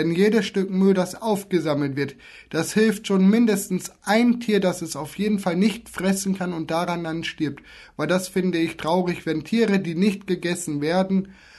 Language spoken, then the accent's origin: German; Wilhelmshaven, Lower Saxony, Germany; Ich setze mich zum einen auch sehr stark für eine saubere Umwelt in meiner Heimat Wilhelmshaven